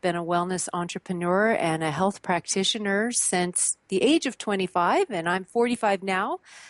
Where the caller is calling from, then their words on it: Mount Shasta, California, United States; I'm calling in from Mount Shasta, California, which is a beautiful, special, sacred place up here in Northern California.